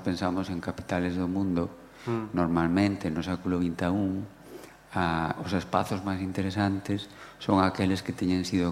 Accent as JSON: {"language": "Galician", "region": "Galicia", "country": "Spain", "said": "fin de semana pasada, eu son da Arousa, e hai moitas casas contemporáneas"}